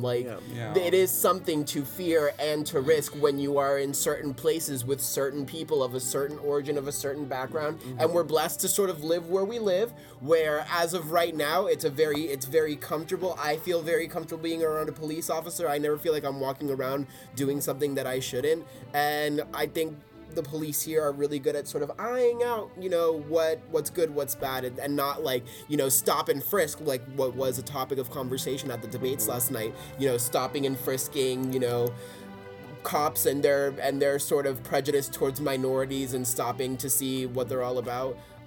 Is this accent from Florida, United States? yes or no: yes; Orlando, Florida, United States; especially us, because we come from Orlando, and I think, like, Orlando has been a very, in relation to other cities